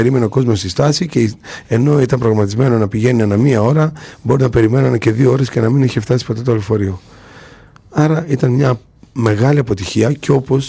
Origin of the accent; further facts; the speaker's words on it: Macedonia, Greece; Πολύ πιθανόν να δυσκολευόμαστε να πούμε ότι είμαστε Μακεδόνες.